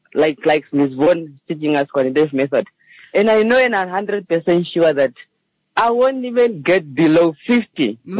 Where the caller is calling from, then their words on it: Windhoek, Khomas, Namibia; From Windhoek.